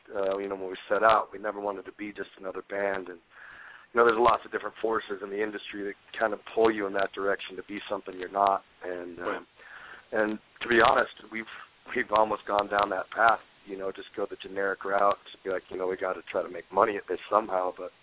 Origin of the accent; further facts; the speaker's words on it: Utah, United States; the teenager growing up in Utah can be tough